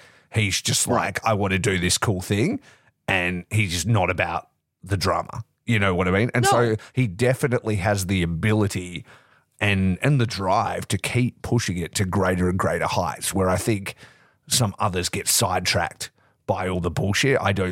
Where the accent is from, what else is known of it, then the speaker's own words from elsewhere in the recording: Perth, Western Australia, Australia; So I'm from Perth, Western Australia.